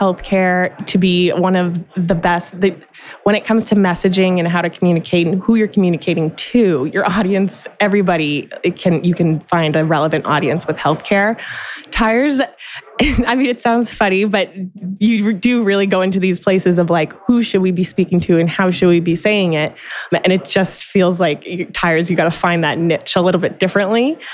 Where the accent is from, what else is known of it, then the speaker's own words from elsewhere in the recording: Boston, Massachusetts, United States; Boston's not known for I'm from Boston, so it's